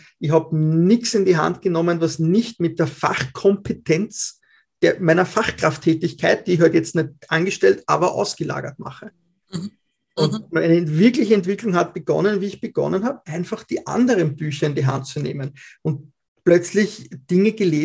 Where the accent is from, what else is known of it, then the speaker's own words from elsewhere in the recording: Austria; so wie es bei uns in Österreich ist, bei 8 Mitarbeitern, das ist schon Batzengeld.